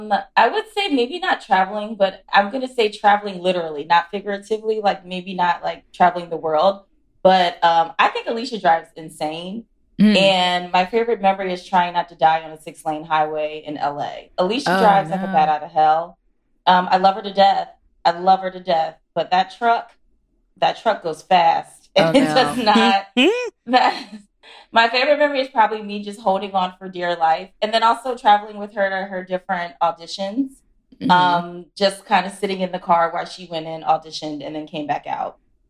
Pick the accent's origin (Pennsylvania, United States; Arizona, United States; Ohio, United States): Pennsylvania, United States; Philadelphia; I'm from Philly, so I'm like very Northeast, you know, centric, I guess, if you will.